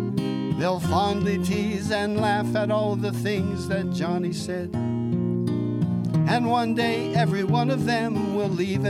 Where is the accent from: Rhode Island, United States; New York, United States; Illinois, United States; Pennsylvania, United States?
Pennsylvania, United States; New Castle; I always felt being so connected to Western Pennsylvania and the steel industry growing up in Newcastle